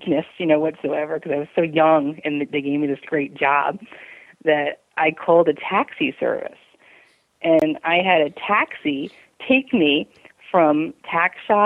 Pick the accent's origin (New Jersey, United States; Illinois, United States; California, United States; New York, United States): New Jersey, United States; I came from New Jersey, and my boss at Miller's, you know, offered me a job to take over the Midwest. And I don't think I ever left New Jersey before then.